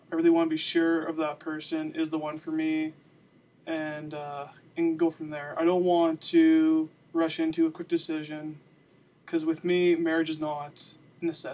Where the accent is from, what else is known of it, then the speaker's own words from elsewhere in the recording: Rocky Mountain House, Alberta, Canada; now in Lethbridge, Canada; back in my hometown of Rocky Mountain House, we used to always go water skiing and tubing.